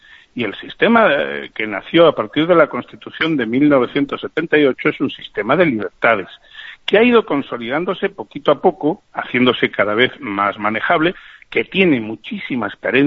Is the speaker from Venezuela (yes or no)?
no; Catalonia, Spain; es que yo soy tan catalán como tú.